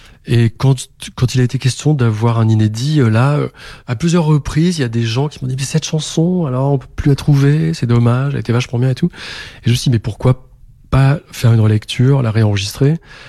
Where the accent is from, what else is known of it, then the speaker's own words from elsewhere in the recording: Oran Province, Algeria; au Cap Falcon, l'endroit dans lequel j'étais quand j'étais enfant en Algérie.